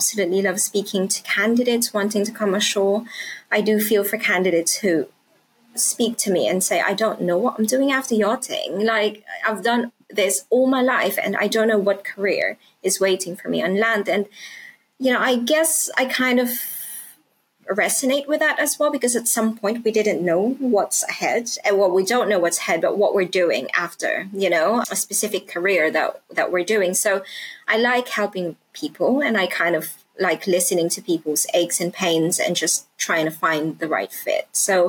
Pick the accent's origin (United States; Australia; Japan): Japan; now in United Kingdom; No, I'm not from the UK originally. I came from Japan.